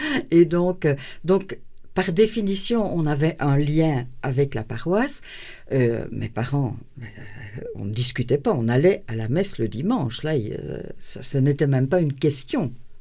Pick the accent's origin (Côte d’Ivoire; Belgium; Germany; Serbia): Belgium; Braine-le-Comte, Wallonia; de mon enfance à Braine-le-Comte, je me souviens surtout dans la maison du jardin.